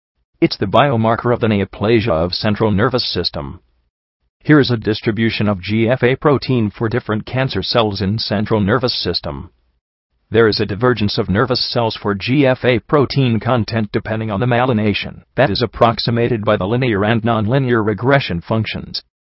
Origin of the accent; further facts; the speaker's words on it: Freiburg, Baden-Württemberg, Germany; I'm from Freiburg.